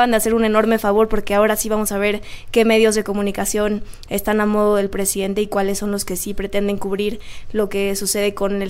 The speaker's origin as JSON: {"language": "Spanish", "region": "Michoacán", "country": "Mexico", "said": "Del estado de Michoacán, donde en 2021 padecimos terribles las elecciones"}